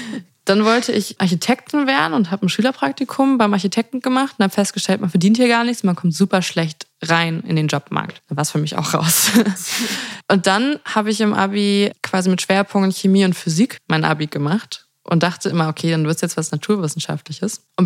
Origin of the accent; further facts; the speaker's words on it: Australia; Und ich komme aus Australien, das werde ich schon schaffen.